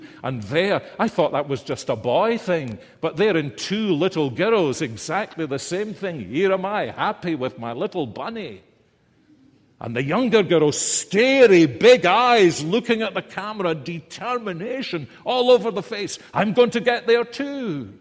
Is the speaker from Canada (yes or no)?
no; Columbia, South Carolina, United States; I'm from Columbia, South Carolina.